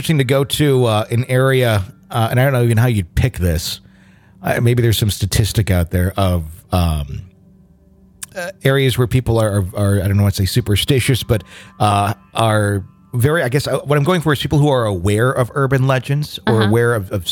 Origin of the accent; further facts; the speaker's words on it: Michigan, United States; So back in my other stories, I mentioned that I'm Native American. I'm from Michigan, of course, but I also have family from one of the reservations in Wisconsin.